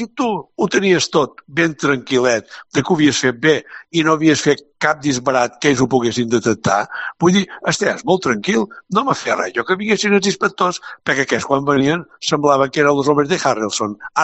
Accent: Balearic Islands, Spain; hi ha gent mallorquina, nosaltres som mallorquins

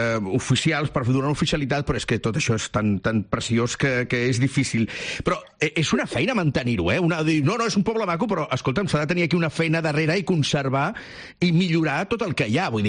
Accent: El Prat de Llobregat, Catalonia, Spain; Mira, jo sóc del Prat de Llobregat, de l'àrea metropolitana de Barcelona.

